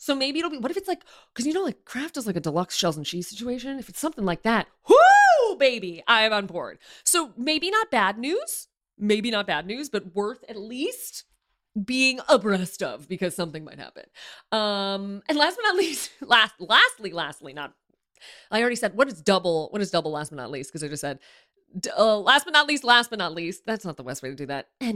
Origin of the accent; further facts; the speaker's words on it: Chicago, Illinois, United States; Being back in Chicago was really nice. Hi, Mom. I did not appreciate how nice my hometown was until I went back as an adult.